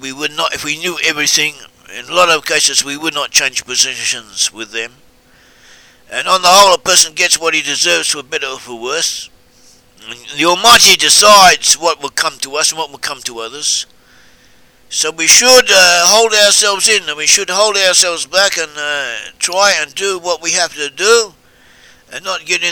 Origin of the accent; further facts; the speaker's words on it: Australia; I grew up in Australia and I lived amongst non-Jewish people